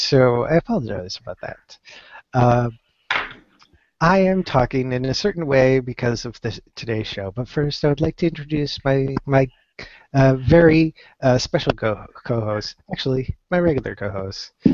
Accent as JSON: {"language": "English", "region": "Minnesota", "country": "United States", "said": "I'm from Minnesota, so I'm just a little chilly, okay?"}